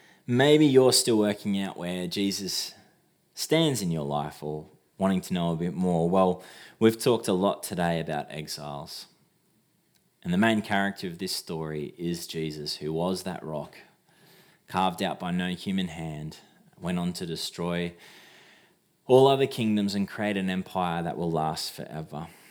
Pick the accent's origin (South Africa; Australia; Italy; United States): Australia; Sure, I'm Australian